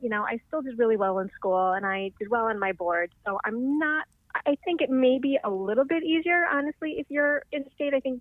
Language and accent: English; Bloomfield Hills, Michigan, United States; I grew up in Detroit, right outside Detroit, in Bloomfield Hills, Michigan.